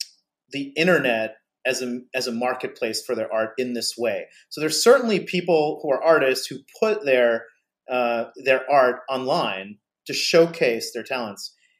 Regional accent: New Jersey, United States; she comes from New Jersey. I grew up in New Jersey as well.

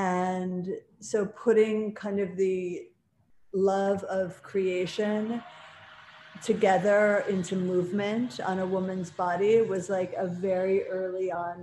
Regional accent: Buffalo, New York, United States; now in New York City, United States; I'm from Buffalo.

